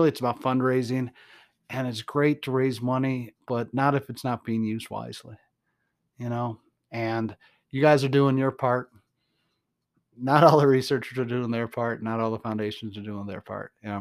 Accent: Atlanta, Georgia, United States; accent: redneck; And, yeah, I told you I went to Atlanta. That's where my accent comes from. Reducated redneck is my accent.

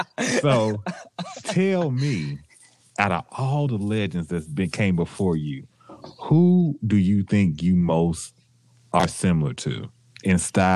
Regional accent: Memphis, Tennessee, United States; That's my hometown. That's right.

